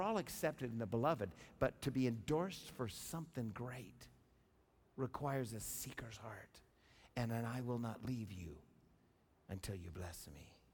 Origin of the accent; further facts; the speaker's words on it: Oklahoma, United States; now in Canada; I'm in Canada. There's more culture here. I'm from Oklahoma. We talk different. It's good to be in Canada.